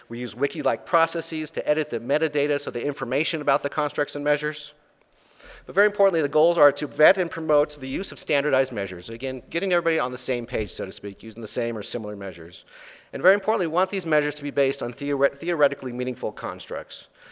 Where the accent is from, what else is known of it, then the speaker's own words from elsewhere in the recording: Denver, Colorado, United States; I'll just begin by giving a little shout out to Denver, my hometown.